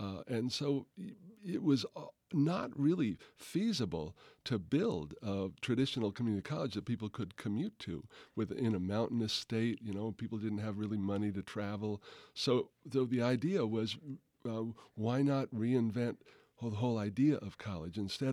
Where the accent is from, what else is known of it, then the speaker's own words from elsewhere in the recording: New Jersey, United States; I grew up in New Jersey, where we have one in every county.